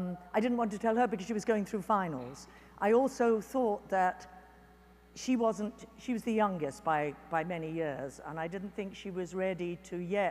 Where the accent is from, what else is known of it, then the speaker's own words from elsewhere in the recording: England, United Kingdom; You know, I'm English, tea maybe, but not coffee.